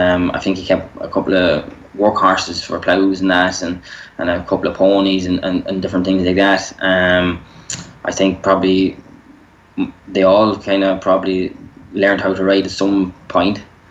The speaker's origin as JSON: {"language": "English", "town": "Castlederg", "region": "Northern Ireland", "country": "United Kingdom", "lives_now": "Ireland", "said": "I'm from Castledarg originally in County Tyrone."}